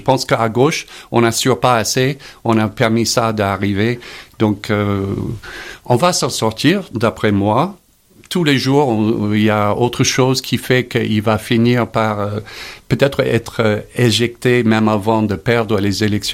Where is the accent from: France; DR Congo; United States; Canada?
United States; French is a second language; Et je les connais, je viens de chez eux. Je viens de Trump Country.